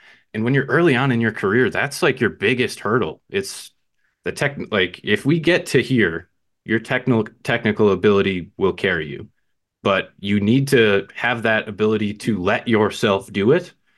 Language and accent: English; Chicago, Illinois, United States; I'm from Chicago.